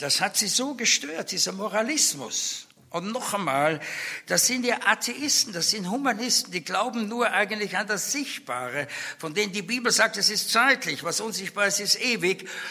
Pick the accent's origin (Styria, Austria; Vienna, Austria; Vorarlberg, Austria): Vienna, Austria; ich bin ja auch Wiener